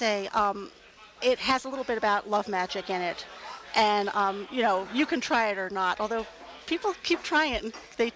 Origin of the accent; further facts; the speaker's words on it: New Jersey, United States; I grew up in New Jersey, where women have strong beliefs about love.